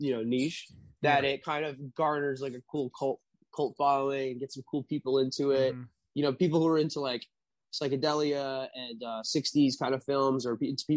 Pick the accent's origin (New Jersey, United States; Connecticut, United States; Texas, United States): New Jersey, United States; born there; now in California, United States; I was born in Jersey, and like my grandma lived like right outside of like Patterson and stuff like that.